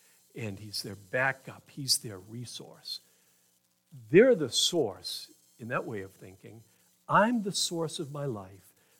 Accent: Massachusetts, United States; now in Maine; I'm from away. My wife is from Maine. I'm from Massachusetts. I apologize.

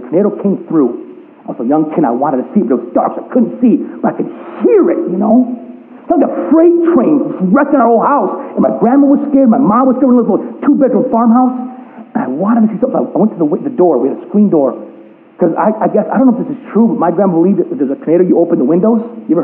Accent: Texas, United States; now in Michigan, United States; I grew up in Texas. We don't have winter. We have tarantulas, okay, down there, okay?

